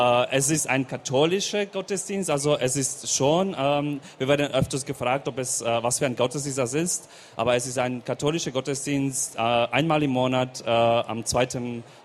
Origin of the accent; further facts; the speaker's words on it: Slovakia; German is a second language; now in Bavaria, Germany; Also zum Beispiel, ich komme aus der Slowakei